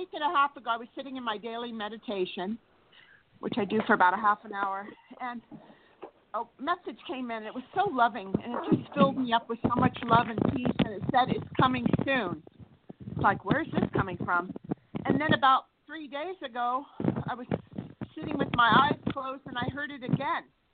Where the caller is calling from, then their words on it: California, United States; I'm from California.